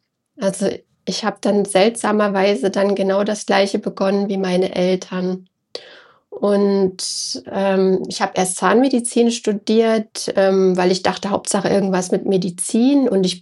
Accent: Leipzig, Saxony, Germany; born there; moved away as an adult; now in Berlin, Germany; Komme eigentlich gebürtig aus Leipzig und bin dann nach Berlin gezogen

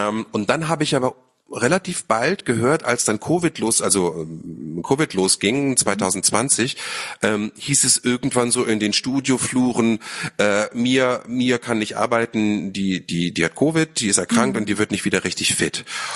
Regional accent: Lower Saxony, Germany; born or raised there; now in Berlin, Germany

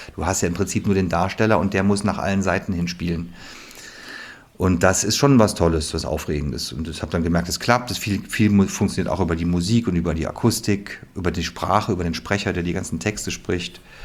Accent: West Germany, Germany; Und sie kommt aus dem Osten, ich komme aus dem Westen

